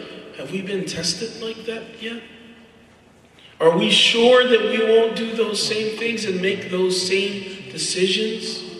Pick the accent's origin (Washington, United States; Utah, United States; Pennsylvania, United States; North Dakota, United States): Pennsylvania, United States; Philadelphia; I'm from Philadelphia, and we have really bad neighborhoods and ghettos and projects and things like that.